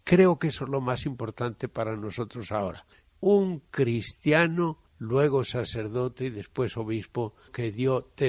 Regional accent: Castile and León, Spain; soy muy cercano a Mayorga de Campos, unos 12-15 kilómetros de mi pueblo natal, y soy también cercano a Villa Quejida, a unos 50 kilómetros.

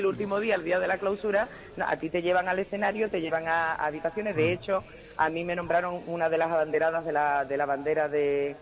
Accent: Spain; Somos los primeros españoles que han estado en Corea

